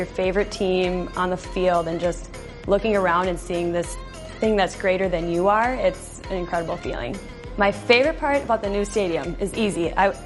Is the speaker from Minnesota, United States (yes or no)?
yes; Andover, Minnesota, United States; I'm from Andover, Minnesota, and this is my third season with the MVC.